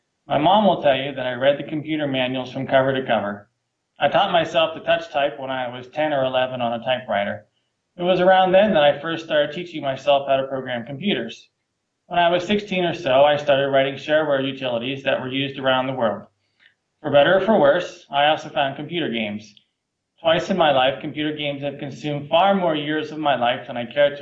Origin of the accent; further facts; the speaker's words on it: Pennsylvania, United States; born there; I'm the oldest of four boys. I was born on July 26, 1977, in a small town outside of Pittsburgh, Pennsylvania.